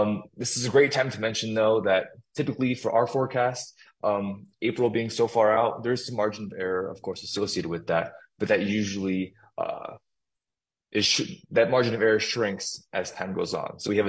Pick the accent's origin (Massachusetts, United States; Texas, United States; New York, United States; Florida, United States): Florida, United States; Having been born and raised in Florida, one of the things I always like to do at this time of year, trim your trees.